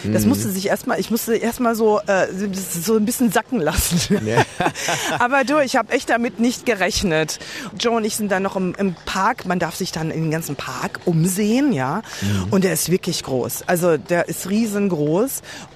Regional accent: Germany; habe ich gesagt, ich bin aus Deutschland, aus Germany

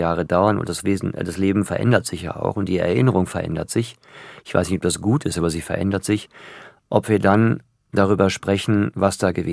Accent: Germany; Also als Deutscher noch mehr, als vielleicht aus dem Ausland kommt.

